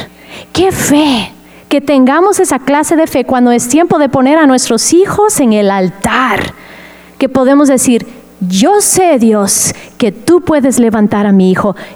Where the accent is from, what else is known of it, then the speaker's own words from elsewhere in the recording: United States; Spanish is a second language; soy gringa, soy americana, así que el español no es mi primer lengua.